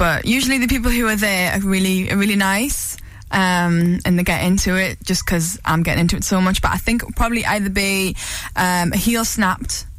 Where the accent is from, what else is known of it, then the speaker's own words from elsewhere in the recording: Newcastle, North East England, United Kingdom; because I'm from Newcastle